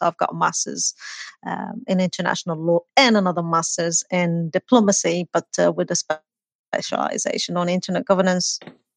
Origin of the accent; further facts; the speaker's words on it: Morocco; now in United Kingdom; I'm from Morocco, but I'm based in the UK.